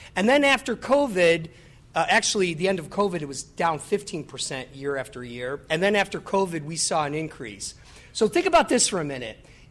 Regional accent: Buffalo, New York, United States; it's a shame because I'm from Buffalo. It wasn't like I had to go very far

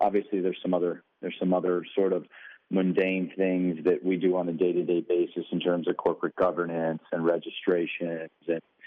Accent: Buffalo, New York, United States; Well, I'm born and raised in Buffalo, New York, actually a suburb a little south of Buffalo.

